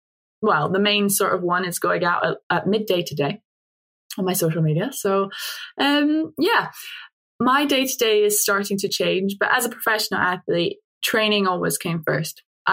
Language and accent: English; Perth, Scotland, United Kingdom; So I'm from Perth in Scotland.